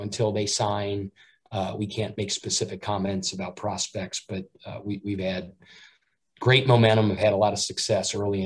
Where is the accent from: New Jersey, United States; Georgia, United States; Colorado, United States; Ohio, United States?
Ohio, United States; Cincinnati; Obviously, my hometown is Cincinnati, so obviously very connected in the Midwest and Ohio.